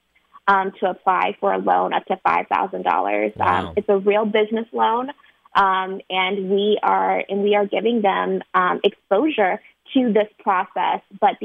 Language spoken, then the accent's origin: English; Chicago, Illinois, United States; the tremendous impact that nonprofits had on my life growing up in Chicago.